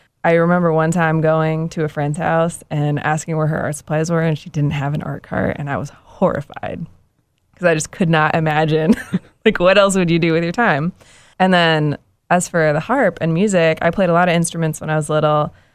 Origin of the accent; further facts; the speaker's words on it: Cary, North Carolina, United States; I grew up just outside of Raleigh in Cary, North Carolina. My family's still all around in that area.